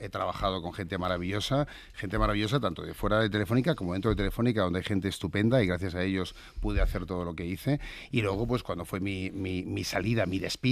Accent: Seville, Andalusia, Spain; moved away as an adult; now in Madrid, Spain; mi primer trabajo como becario en Madrid cuando vine de Sevilla fue aquí

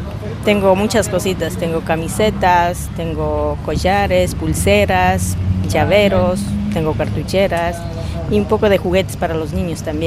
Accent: Ecuador; De las paradas, sí, casi todos somos ecuatorianos.

